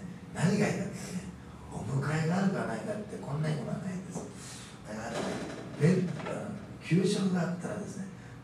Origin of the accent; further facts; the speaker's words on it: Osaka, Japan; 大阪で生まれ育ったら、あのえげつなさを、ね、本当に。